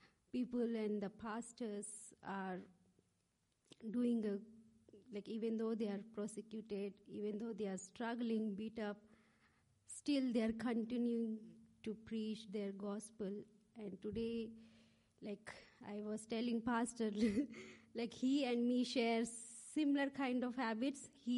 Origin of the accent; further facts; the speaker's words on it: South India, India; Like, I come from South India, like, I don't have much experience of these struggles